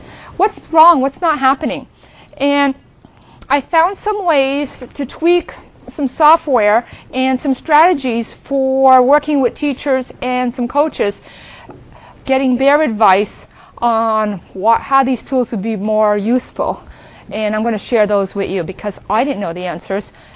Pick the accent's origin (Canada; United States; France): France; accent: French; English is a second language; If you remember my French accent, you'll remember that it's